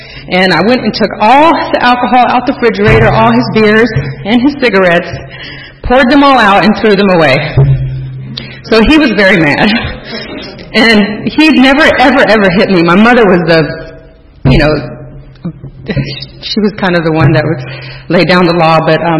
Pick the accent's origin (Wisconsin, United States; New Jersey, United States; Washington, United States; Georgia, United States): Georgia, United States; Columbus; born there; also born or lived in South Korea; Well, I was born in July 78 in Columbus, Georgia, not too far from here. My parents, my mom's from Korea. When I was born here, we moved back over there.